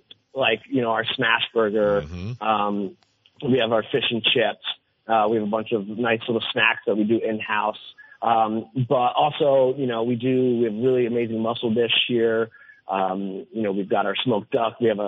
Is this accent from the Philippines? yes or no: yes; Philippines; born there; I was born in the Philippines